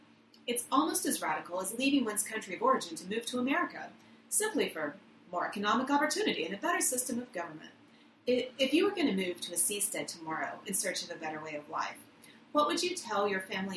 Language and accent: English; Texas, United States; Just look at the difference between your state of California and my home state of Texas.